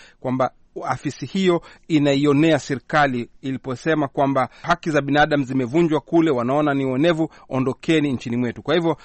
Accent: Vikokotoni, Zanzibar, Tanzania; born there; Ah, basi mimi ni Vikokotoni Zanzibar. Kwa hivyo nimezaliwa Vikokotoni Zanzibar na wazazi wangu ni wa kutoka Komoro. Kwa hivyo lazima nitakuwa ni mzaliwa wa Vikokotoni nafikiri. Lakini asili yangu hapa mimi nitasema ni asili ya Kikomoro.

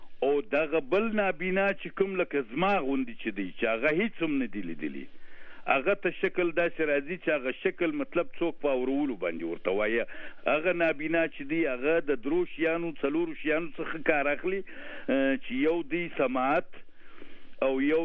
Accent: Kandahar, Afghanistan; now in Pakistan; زه د افغانستان اوسیدونکو یم چې په افغانستان کې په بولدک ولسوالۍ کې علاقه کدنی دي

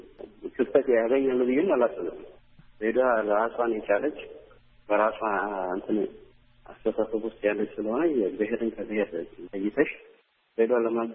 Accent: Dire Dawa, Ethiopia; የድሬዳዋ ተወላጅ ነኝ

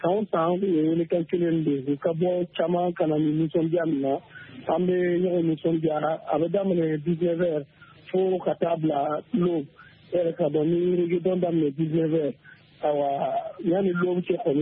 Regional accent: Burkina Faso; je suis de Burkina Faso.

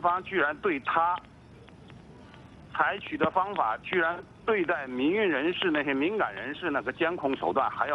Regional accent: Jiangsu, China; 我是江苏的

